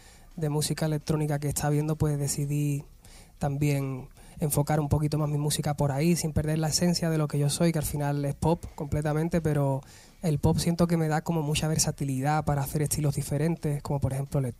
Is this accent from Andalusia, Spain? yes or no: yes; San Fernando, Andalusia, Spain; Nosotros venimos del mismo sitio, somos de San Fernando, Cádiz, los dos.